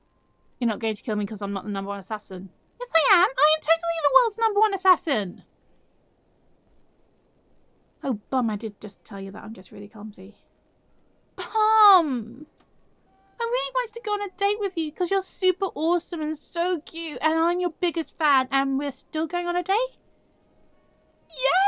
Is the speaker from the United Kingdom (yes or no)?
yes; England, United Kingdom; But I like to think of it as just being really, really English, like intensely English.